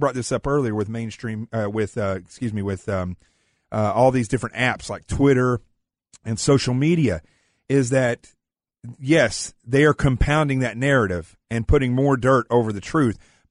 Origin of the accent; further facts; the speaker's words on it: Arkansas, United States; This is a redneck explanation, or really hillbilly, because I'm from Arkansas in the Ozarks.